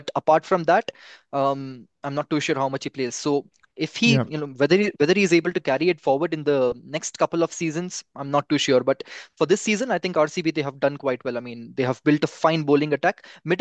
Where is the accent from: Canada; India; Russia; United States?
India; as every young Indian boy aspires to play for India. I too did once.